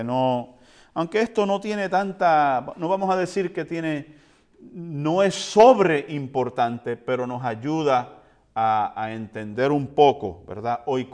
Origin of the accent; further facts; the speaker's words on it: Puerto Rico; also born or lived in United States; Yo soy puertorriqueño, nacido aquí en los Estados Unidos. Y el español que yo hablo no es un español que hablan los españoles de allá de España que viven en Madrid